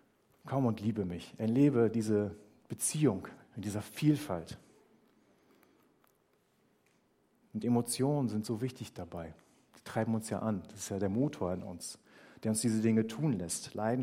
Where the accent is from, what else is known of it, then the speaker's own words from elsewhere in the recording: Northern Germany, Germany; Und wir sind da nicht so sehr orientalisch als Deutsche, als Norddeutsche, aber es geht auch.